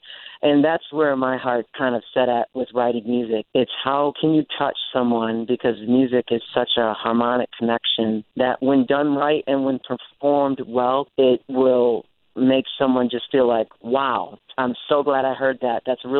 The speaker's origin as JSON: {"language": "English", "town": "Detroit", "region": "Michigan", "country": "United States", "tie": "born or raised there", "said": "But you're right. Growing up in Detroit, one of my favorite bands was"}